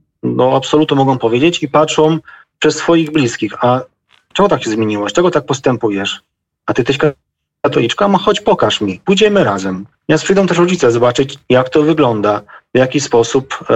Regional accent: Mielec, Subcarpathian Voivodeship, Poland; now in Kazakhstan; ja pochodzę z parafii, gdzie jest 22 tysiące parafian, pochodzę z Mielca, z Podkarpacia.

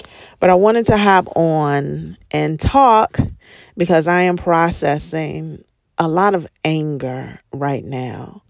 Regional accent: Chicago, Illinois, United States; now in Gary, United States; My family is in Gary. I'm not from Gary, Indiana. My husband is not from Gary, Indiana. I'm from Chicago. My husband is from a suburb of Chicago. And we decided to move to Gary because it was cheap.

